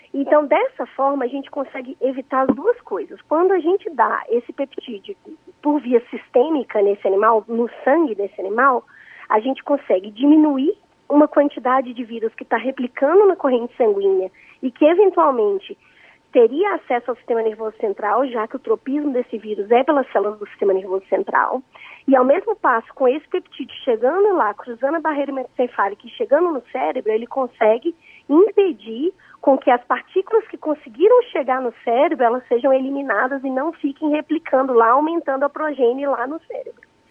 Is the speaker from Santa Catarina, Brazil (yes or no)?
no; Minas Gerais, Brazil; Ah, eu sou mineira